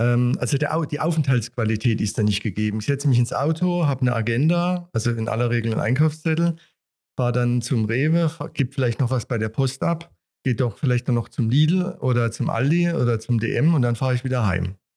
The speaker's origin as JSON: {"language": "German", "town": "Stutensee", "region": "Baden-Württemberg", "country": "Germany", "said": "von der IHK Karlsruhe. Ich stamme selber auch aus Studensee. Also seit 98 bin ich in Büchig wohnhaft, fühle mich auch sehr wohl hier."}